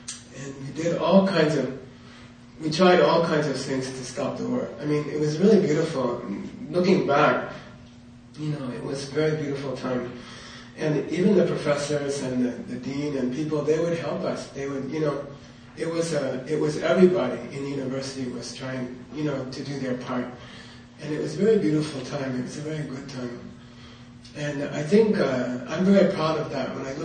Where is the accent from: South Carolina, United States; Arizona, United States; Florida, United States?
Arizona, United States; moved away as an adult; And I was telling them, you know, in my time, I came here in 1970, right? And I came from Arizona.